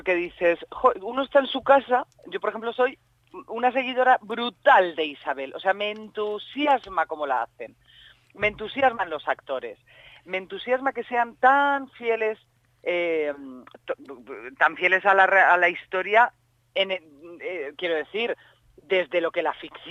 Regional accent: Valencia, Valencian Community, Spain; a mí estar en Valencia, en el Teatro Thalía, me hace una ilusión que me muero, porque es mi tierra.

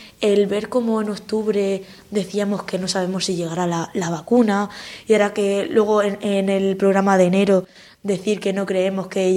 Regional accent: Region of Murcia, Spain; incluido mi pueblo, que es de Murcia

